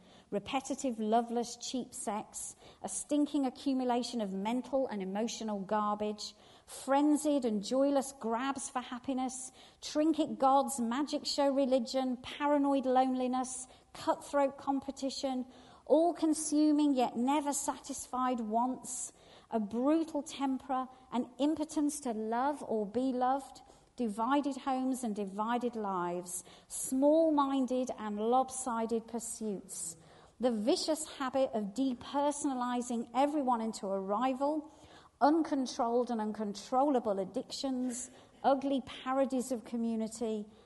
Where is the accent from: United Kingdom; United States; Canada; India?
United Kingdom; I know we're British, so moaning kind of is a bit of a second nature.